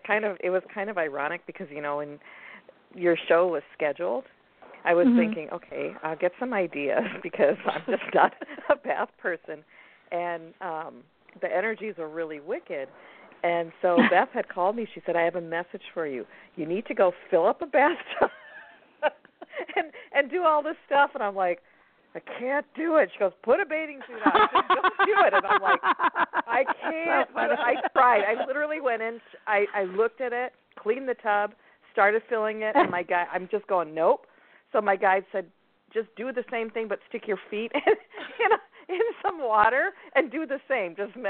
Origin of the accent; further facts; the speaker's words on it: India; I mean, I'm from India